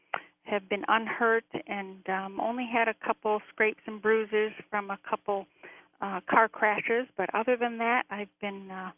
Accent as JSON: {"language": "English", "town": "Detroit", "region": "Michigan", "country": "United States", "tie": "born or raised there", "also_born_or_lived": "Florida", "said": "I'm in Traverse City, Michigan right now, but I was born in Detroit, raised in Detroit, and then in Florida for a few years, and then came back to the Detroit area"}